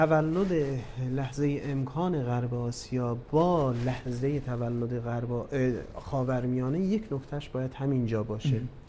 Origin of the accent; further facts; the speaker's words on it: West Azerbaijan, Iran; born there; زادگاه من 60 کیلومتر با مرز فاصله داره و همون میزان فاصله که با مرکز استانم داره با مرکز استان وان ترکیه داره.